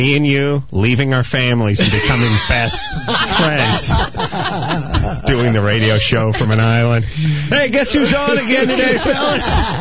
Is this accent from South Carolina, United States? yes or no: no; North Hollywood, California, United States; Yes, I grew up in North Hollywood.